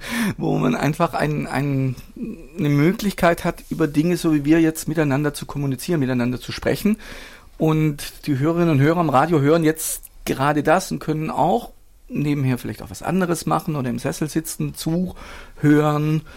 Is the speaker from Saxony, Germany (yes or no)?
no; Baden-Württemberg, Germany; now in Berlin, Germany; da war ich in Bielefeld und war da sehr aktiv in einer Radiogruppe, im AJZ, einer freien Radiogruppe, aber seit 12 Jahren wohne ich in Berlin. Und ursprünglich komme ich aus Schwaben, das sage ich auch in Berlin.